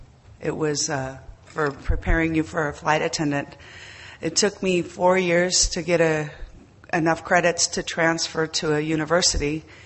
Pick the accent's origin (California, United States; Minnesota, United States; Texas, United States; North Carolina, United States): California, United States; now in Monterrey, Mexico; And I'm from California, but I live in Monterrey, Mexico.